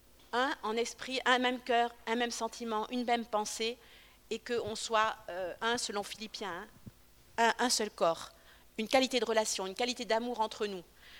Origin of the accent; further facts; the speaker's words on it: France; On est français.